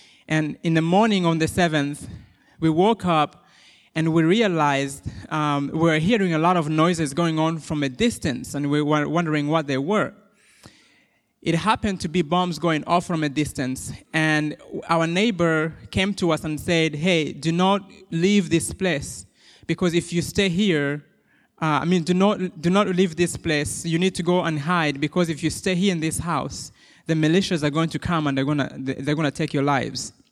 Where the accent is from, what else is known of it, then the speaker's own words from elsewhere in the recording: Minnesota, United States; accent: Rwandan; also born or lived in Rwanda; now in Boone, United States; I grew up in Minnesota when I came, but I've been in Boone, North Carolina now for about 2 weeks. No, 2 years, and I've come. My Rwandan accent is a given